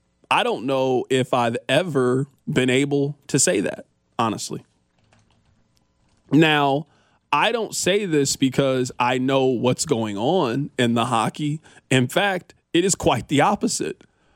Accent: Kansas City, Missouri, United States; I grew up in Kansas City. I've never been to an NHL game before.

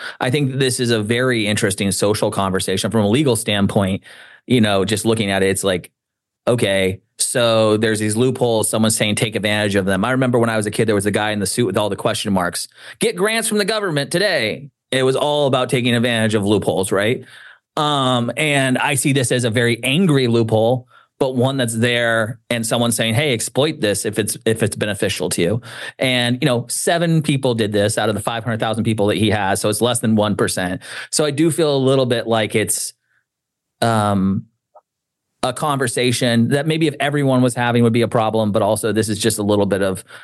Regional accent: San Francisco, California, United States; Again, I'm from San Francisco, so I'm always going to take the most liberal approach to these topics.

